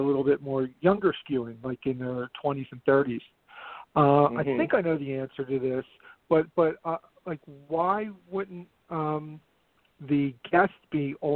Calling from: Philadelphia, Pennsylvania, United States; Hey, Simon. … calling from sunny Philadelphia.

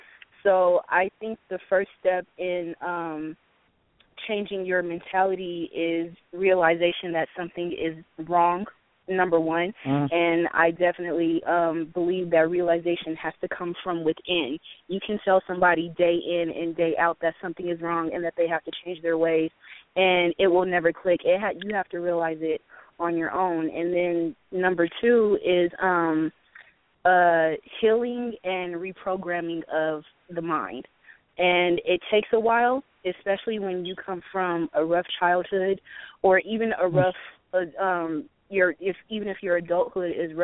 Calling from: California, United States; I'm calling from California.

